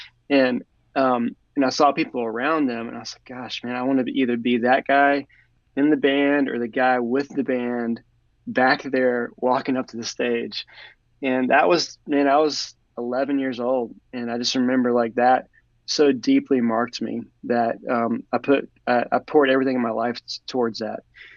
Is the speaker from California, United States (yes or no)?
no; New Orleans, Louisiana, United States; Growing up in New Orleans, it was more of a cultural, kind of a faith in New Orleans